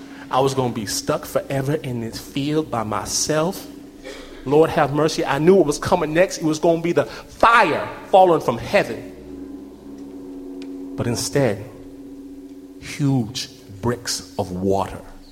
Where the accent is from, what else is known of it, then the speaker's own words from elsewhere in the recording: Detroit, Michigan, United States; I'm from Detroit.